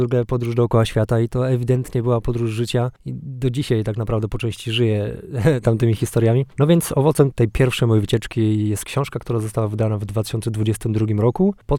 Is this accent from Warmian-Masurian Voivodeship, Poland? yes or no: yes; Działdowo, Warmian-Masurian Voivodeship, Poland; Ja pochodzę w ogóle, jestem z Mazur, z okolic Olsztyna, bo z Działdowa.